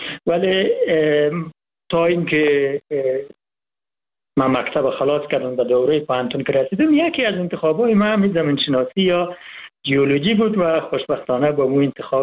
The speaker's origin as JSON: {"language": "Persian", "region": "Ghazni", "country": "Afghanistan", "tie": "born there", "said": "من در سال 1350 در ولسوالی مالستان ولایت غزنی به دنیا آمدم. قریه‌ای که من به دنیا آمدم و مخصوصا محلی که من به دنیا آمدم یک جای ایلاق مانند، یک جای بلندتر از اون ناوا و تگا و اصلی بود، ارتفاع بالای 3000 متر"}